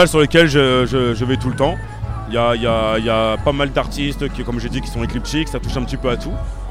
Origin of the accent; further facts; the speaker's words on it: Marseille, Provence-Alpes-Côte d'Azur, France; Je suis Marseillais alors. Voilà, je suis Marseillais.